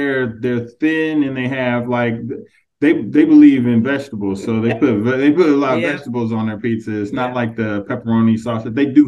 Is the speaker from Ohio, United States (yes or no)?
yes; Ohio, United States; We've lived up north. Like I'm from Ohio.